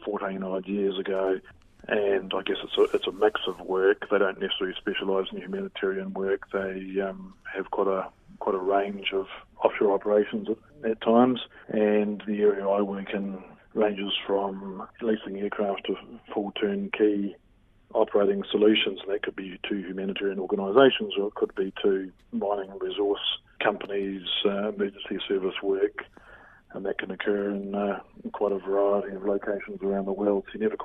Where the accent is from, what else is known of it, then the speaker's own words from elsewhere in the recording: Invercargill, Southland, New Zealand; I was an Invercargill boy.